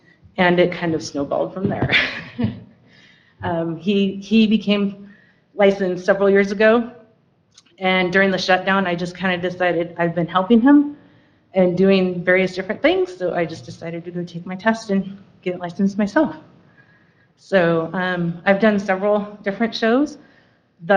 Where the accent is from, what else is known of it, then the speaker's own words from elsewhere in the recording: Othello, Washington, United States; I was born and raised in Othello, so one of my favorite things to do growing up was sitting on the corner.